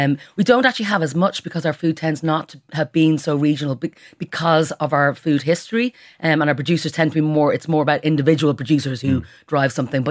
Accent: Ireland; we've as Irish people, we've kind of fallen in love with food.

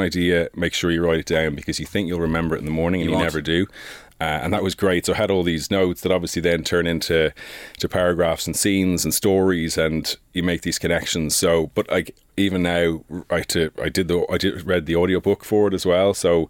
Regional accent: Ireland; Obviously personal to me in some ways, being Irish and all that comes into it

